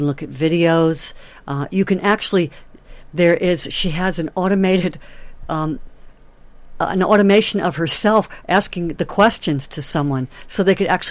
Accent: Fairfield, Iowa, United States; I'm a facilitator here in my hometown

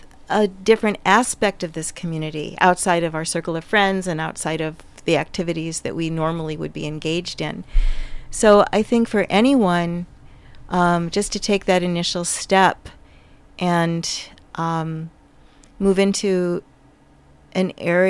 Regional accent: Chicago, Illinois, United States; We just moved from New York State, yes. Actually. And I'm from Chicago originally, yes.

